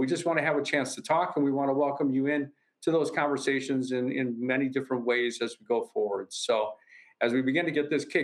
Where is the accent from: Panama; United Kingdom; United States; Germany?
United States; Midwest; as I grew up in the Midwest in that area